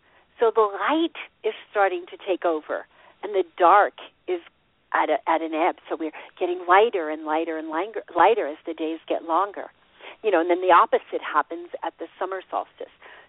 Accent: Austin, Texas, United States; And now here in my hometown in Austin, Texas, it's 5:43 in the evening

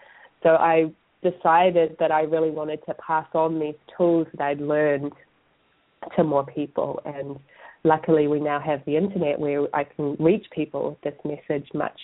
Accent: Christchurch, Canterbury, New Zealand; I grew up in Christchurch, New Zealand.

